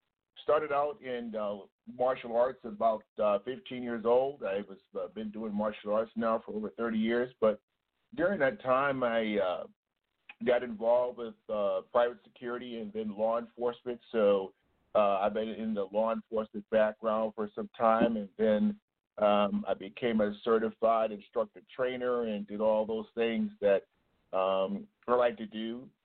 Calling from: Texas, United States; I'm calling from Texas, outside of the city of Dallas. Dallas-Fort Worth, they like to call it.

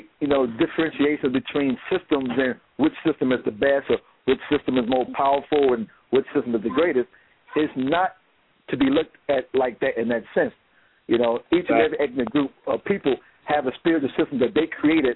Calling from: Chicago, Illinois, United States; from Chicago.

